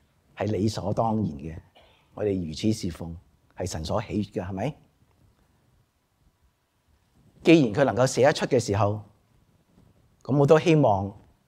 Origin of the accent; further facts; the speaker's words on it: China; 即系等于我哋中国人一样系嘛？我系中国人系嘛？